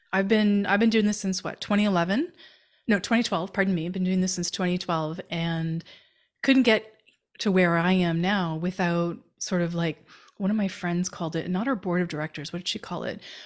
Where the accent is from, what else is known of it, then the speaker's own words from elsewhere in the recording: Canada; I'm a Canadian.